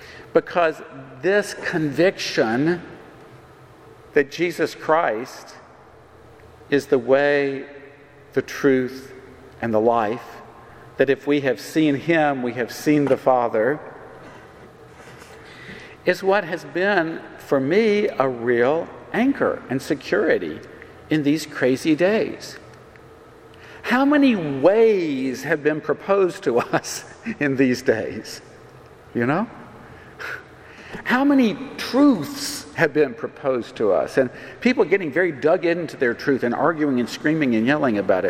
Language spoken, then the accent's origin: English; Ashland City, Tennessee, United States; this man just on the street there in Ashland City, my hometown, came up and said, you know, do you know the way to McEwen?